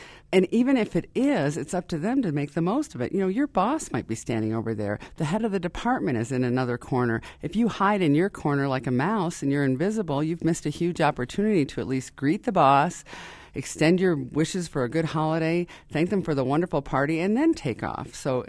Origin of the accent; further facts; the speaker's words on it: Buffalo, New York, United States; but I grew up in Buffalo, New York. That's also where I went to school, the University of Buffalo.